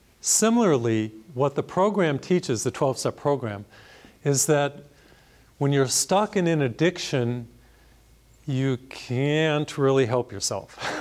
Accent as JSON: {"language": "English", "region": "Massachusetts", "country": "United States", "tie": "born or raised there", "said": "I come from Massachusetts, grew up in Massachusetts."}